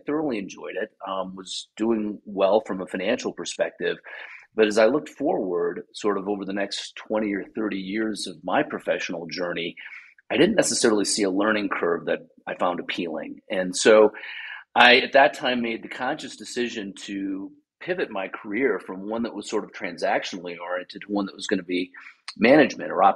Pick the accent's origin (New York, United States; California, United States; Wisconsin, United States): Wisconsin, United States; And my parents, I grew up in Wisconsin. My parents were divorced.